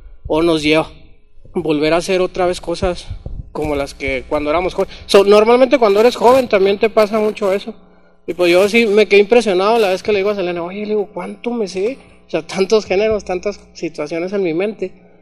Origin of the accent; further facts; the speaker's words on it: Mexico; somos mexicanos y de hecho, por eso lo quiero resaltar